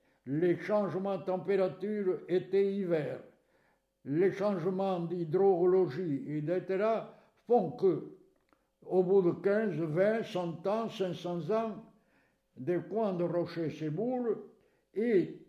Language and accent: French; Carennac, Occitanie, France; j'avais des amis de Libourne qui venaient à Carennac passer les vacances dans mon village natal